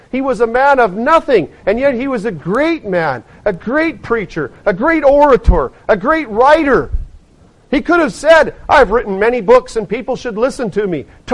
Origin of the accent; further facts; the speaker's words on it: British Columbia, Canada; I remember growing up in the West Chilcotin